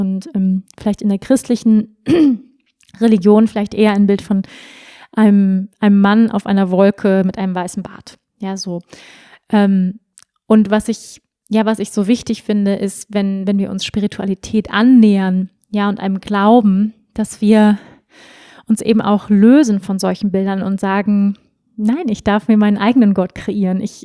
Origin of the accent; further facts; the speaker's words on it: Germany; ich bin ja auch in Deutschland groß geworden, immer sehr besetzt eben mit dem christlichen Glauben. Ich bin ohne Religion groß geworden